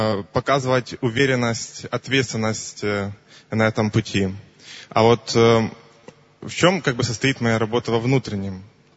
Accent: Kyiv, Ukraine; я из Киева.

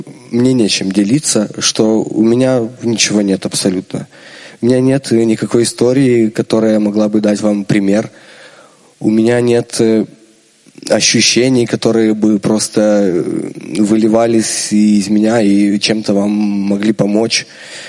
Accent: Kyiv, Ukraine; из Киева.

